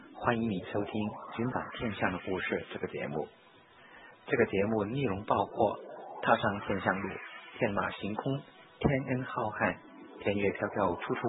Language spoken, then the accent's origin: Chinese; Hong Kong; also born or lived in Taiwan / Beijing; 我是土生土长的香港人，但是我在台湾待过2年，也在北京教过书，所以我想我的口音是香港人、北京人、大陆人、台湾人都会听懂的